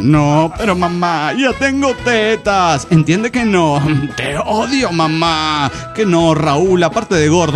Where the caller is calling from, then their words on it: Guadalajara, Jalisco, Mexico; de Guadalajara, Jalisco, México.